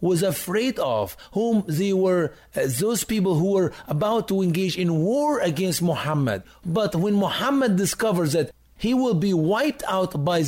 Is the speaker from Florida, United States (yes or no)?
yes; Florida, United States; I am traveling all the way from my home state, Florida, in your state